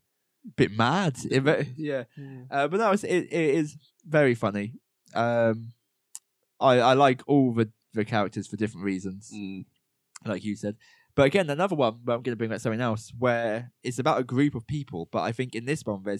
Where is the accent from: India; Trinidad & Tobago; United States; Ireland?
India; accent: Indian; That's just you know, just because of my Indian accent.